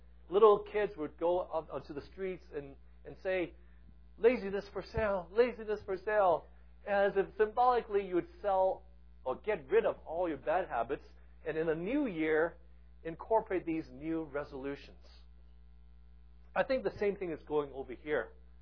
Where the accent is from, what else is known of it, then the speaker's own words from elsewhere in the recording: Hong Kong; I grew up in Hong Kong